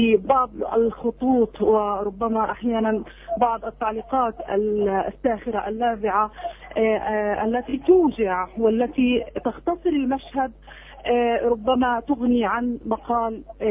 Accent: Gaza, Gaza Strip, Palestine; توصيل ما نعانيه نحن كفلسطينيين أهل غزة

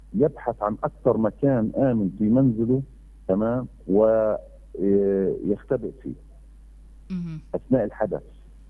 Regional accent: Gaza, Gaza Strip, Palestine; شو هي سيناريوهات الكوارث اللي ممكن تحدث عندنا في غزه

